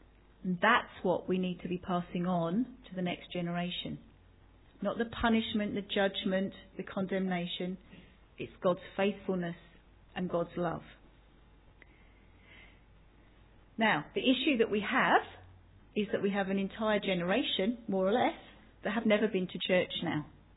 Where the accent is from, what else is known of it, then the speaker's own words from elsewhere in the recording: London, United Kingdom; it took me back to growing up in London during the Irish Troubles